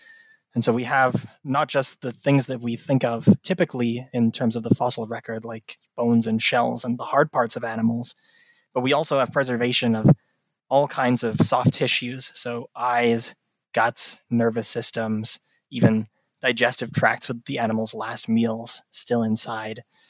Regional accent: Toronto, Ontario, Canada; born there; because I was born in Toronto

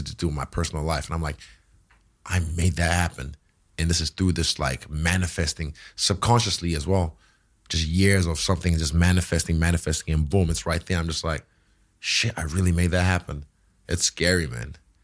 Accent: Nigeria; from where I'm from Nigeria, a lot of people will be blessed to have my old job.

